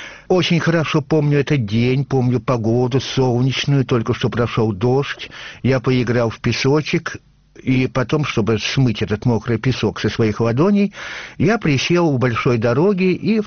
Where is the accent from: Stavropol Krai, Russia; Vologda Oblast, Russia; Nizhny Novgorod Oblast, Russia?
Vologda Oblast, Russia; Tupitsyna; born there